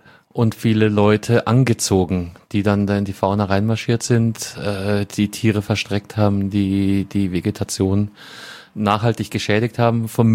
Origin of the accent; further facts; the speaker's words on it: Bavaria, Germany; In meiner Heimat, ja, vom Bundesland her, hast du recht, ja.